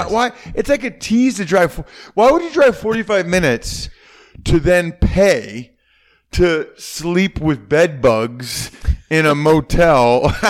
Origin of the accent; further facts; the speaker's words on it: Reading, Pennsylvania, United States; Well, I'm from Reading, so yeah.